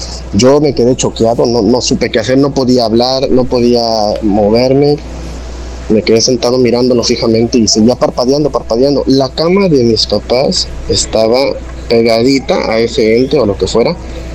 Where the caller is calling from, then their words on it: Veracruz, Mexico; soy de Veracruz.